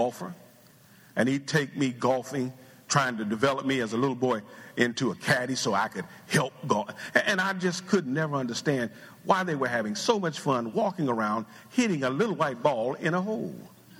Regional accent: Ohio, United States; I'm from Ohio and right up the road from Cincinnati.

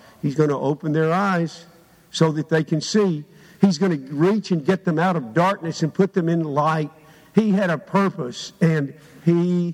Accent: Tennessee, United States; I'm from Perry County. When a group of us from Perry County get together, we would talk in such strange ways and have such dumb stories

